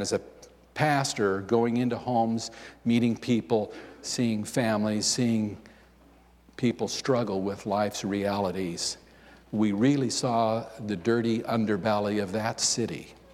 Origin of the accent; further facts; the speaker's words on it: Camino, California, United States; I was raised in Camino, just up Highway 50 here, a little bit east of Placerville.